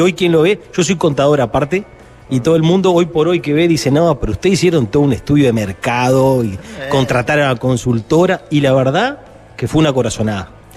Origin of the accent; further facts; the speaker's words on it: Flores, Uruguay; Yo estudié en Montevideo 6 años, soy de Flores, mi esposa acá, tengo hijos también, estoy radicado.